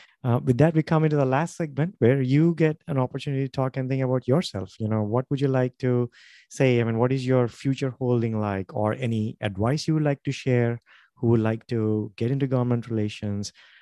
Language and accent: English; India; moved away; I'm also a foreign national, as you know. You know, I came from India.